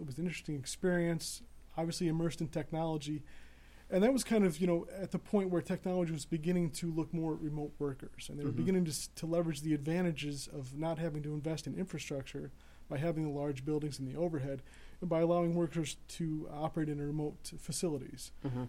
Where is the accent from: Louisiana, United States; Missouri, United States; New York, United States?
New York, United States; I actually grew up in the area. I grew up in Seneca County.